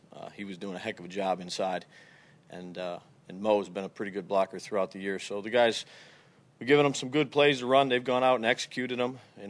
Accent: Buffalo, New York, United States; Well, I just think growing up in Buffalo and coaching at New England and coaching at New York and in Cleveland

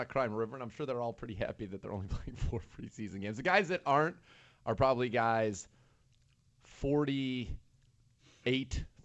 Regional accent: California, United States; And then since I grew up in the Bay Area, we'll listen to this one too.

